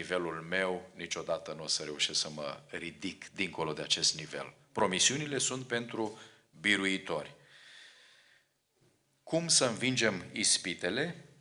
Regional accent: Romania; born or raised there; moved away

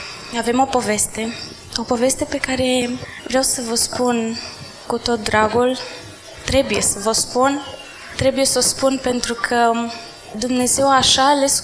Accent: Iași, Iași County, Romania; Sunt împreună cu soțul meu, Adi, și cu băiețelul nostru, Aaron. Venim din Iași

